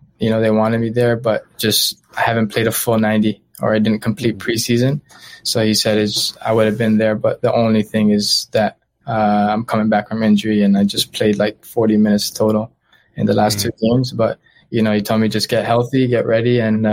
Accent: Toronto, Ontario, Canada; You know, obviously I'm from Toronto.

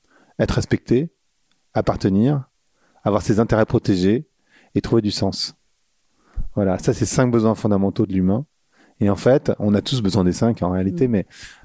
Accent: Paris, Île-de-France, France; now in Lisbon, Portugal; Moi, je suis parisien, donc j'ai aucun problème à vivre dans la ville.

